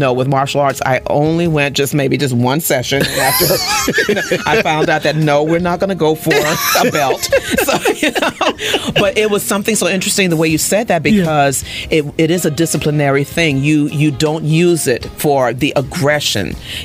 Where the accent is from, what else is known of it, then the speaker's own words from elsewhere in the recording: Charleston, South Carolina, United States; and it's really kind of sad because I'm from Charleston, never went there at all.